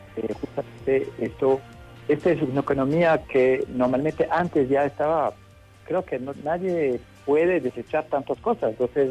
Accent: France; Spanish is a second language; nosotros en Francia, usted sabe, soy francés, hace tiempo que trabajamos este tipo de economía circular.

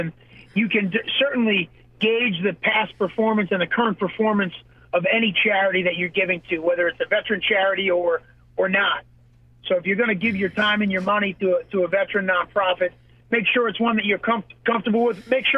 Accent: Northport, New York, United States; Well, look, as you know, I grew up in Northport. I'm proud to say I grew up out on Long Island, and it's a great part of the country.

